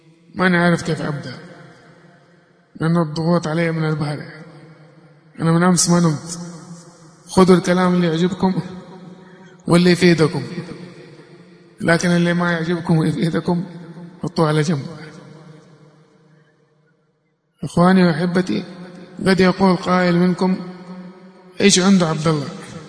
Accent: Mecca, Makkah Province, Saudi Arabia; also born or lived in Yemen; مواليد مكة المكرمة, تربيت في اليمن 10 سنوات، طفولتي كانت في اليمن، كانت من أسعد أيام مرت علي في حياتي. ثم رجعت إلى السعودية، فكبرت ونشأت

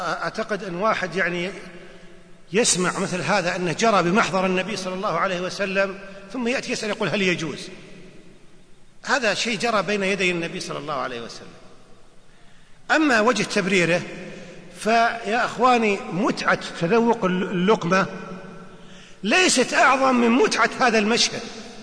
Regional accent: Najd, Saudi Arabia; وعندنا طرفة نحكيها عندنا في نجد

